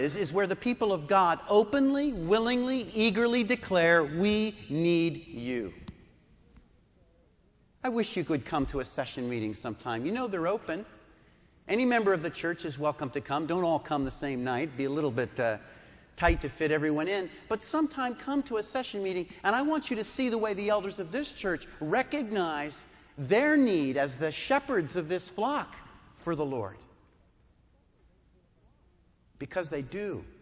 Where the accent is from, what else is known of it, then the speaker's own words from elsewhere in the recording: New York, United States; I was from the New York area, and that we had spent all of our lives, childhood, teenage years, and adult lives so far on the East Coast